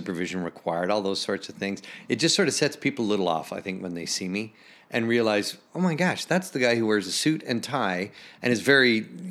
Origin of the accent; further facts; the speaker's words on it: Edmonton, Alberta, Canada; You know, in Edmonton, there was, if you think about it, and a lot of folks would go, God, where is it? I know that's way up north.